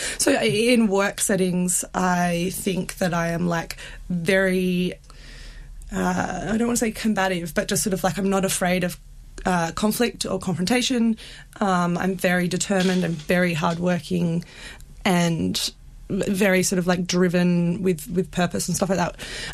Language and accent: English; Fremantle, Western Australia, Australia; I grew up in Fremantle. I've got two younger sisters. We all went to school around there.